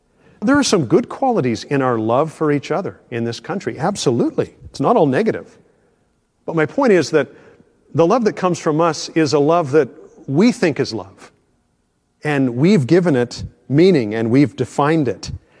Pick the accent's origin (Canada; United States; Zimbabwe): Canada; as a Canadian, it means you're supposed to accept anything and everything